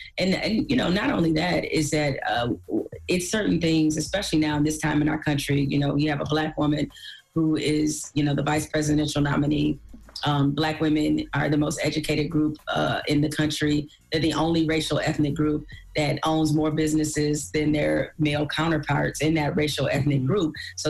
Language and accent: English; Detroit, Michigan, United States